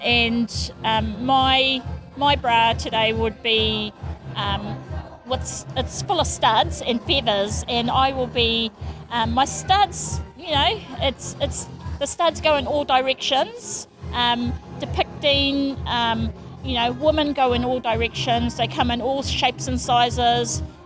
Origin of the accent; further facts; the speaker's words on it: Hokianga, Northland, New Zealand; from Hokianga.